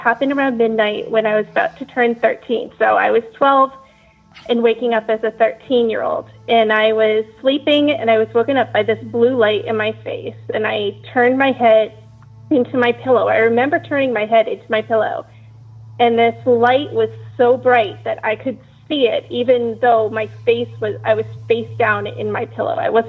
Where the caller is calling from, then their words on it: Massachusetts, United States; I'm calling from Massachusetts.